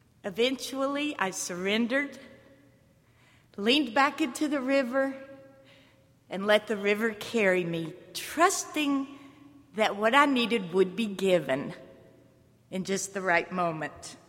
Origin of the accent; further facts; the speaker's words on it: Brevard, North Carolina, United States; I grew up in Brevard, and I have family here.